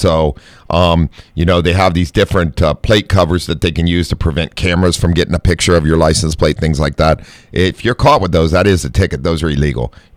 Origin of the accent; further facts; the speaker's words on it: Ohio, United States; I grew up in Ohio, so you could only get gas on certain days, and there was lines often at the pump.